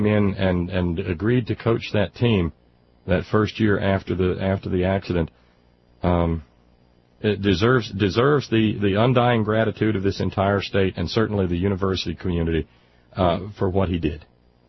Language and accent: English; Alabama, United States; No, I was still growing up in Alabama at the time